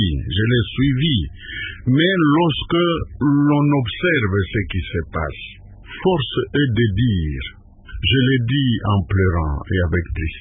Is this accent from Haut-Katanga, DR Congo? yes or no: yes; Sakania, Haut-Katanga, DR Congo; moi je suis de Sakania, j'ai fait l'école maternelle chez les sœurs de Marie Auxiliatrice, et après cela, je suis allé à l'école primaire, toujours chez les Salésiens